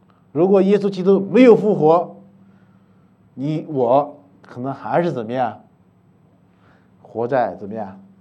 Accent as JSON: {"language": "Chinese", "country": "China", "said": "对啊，我们中国人有句话，对吧？"}